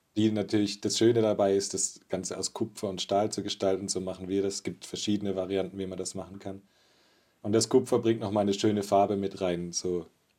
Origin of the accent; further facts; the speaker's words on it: Germany; Meine Mama und er kamen dann hierher. Und so sind wir dann hier in Deutschland auch aufgewachsen.